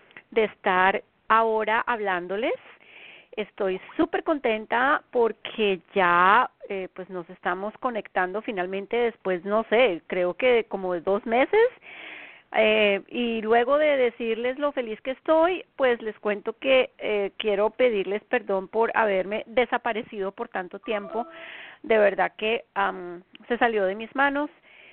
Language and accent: Spanish; Colombia; now in United States; en la zona este de los Estados Unidos, desde donde transmito mi programa, son las 8 de la noche en mi tierra natal, Colombia.